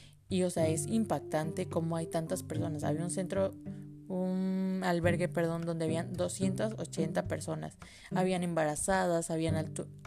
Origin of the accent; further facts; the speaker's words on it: Tabasco, Mexico; No sé si saben que yo soy tabasqueña, 100% tabasqueña, y amo ser tabasqueña